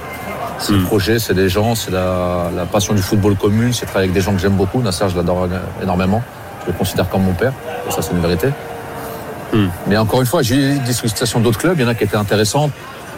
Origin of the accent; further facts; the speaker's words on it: Normandy, France; Nous, on est des Hauts Normands et Caen, c'est en Basse Normandie. Nous, c'est le Havre-Rouen